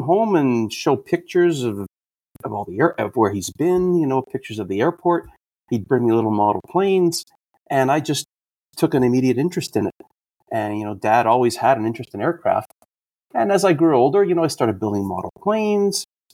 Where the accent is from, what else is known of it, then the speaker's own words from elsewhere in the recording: Châteauguay, Quebec, Canada; Well, I grew up in Montreal, so Châteauguay specifically